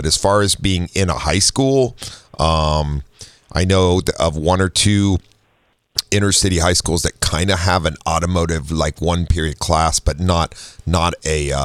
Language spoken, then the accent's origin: English; Midwest, United States; especially I grew up in the Midwest. That was very common, you know.